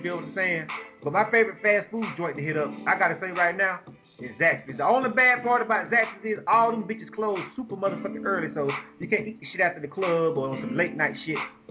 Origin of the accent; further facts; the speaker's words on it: Florida, United States; I'm from Florida. A lot of motherfuckers get down with the seafood down there.